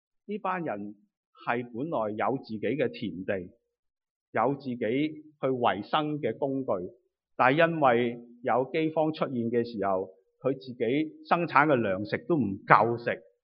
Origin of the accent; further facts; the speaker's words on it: Vancouver, British Columbia, Canada; 我哋加拿大人，我哋溫哥華人應該好熟呢樣嘢。